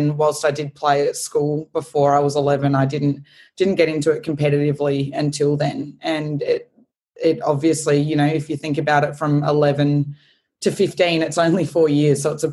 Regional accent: Adelaide, South Australia, Australia; I grew up in Adelaide and I really loved my time growing up there

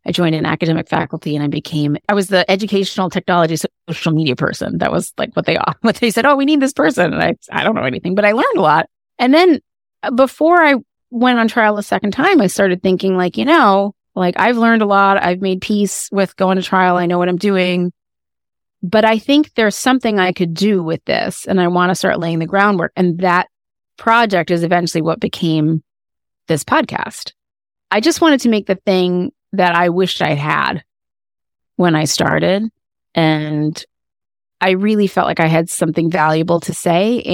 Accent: Rhode Island, United States; And I'm from Rhode Island, and it was just very, very slow process.

